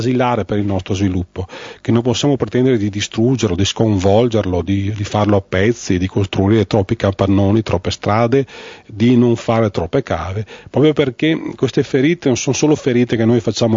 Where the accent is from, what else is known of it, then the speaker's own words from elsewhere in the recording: Veneto, Italy; Noi abbiamo avuto anche la fortuna, come Veneti rispetto ad altre parti d'Italia, di aver avuto una Repubblica di Venezia che ha conservato una libertà di stampa.